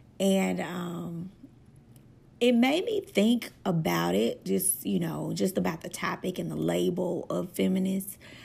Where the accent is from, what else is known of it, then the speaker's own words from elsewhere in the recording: Deep South, United States; I'm born and raised in the Deep South. I live in Birmingham, Alabama. I have traveled all over the world and lived in other places. I lived outside of the country for almost a decade.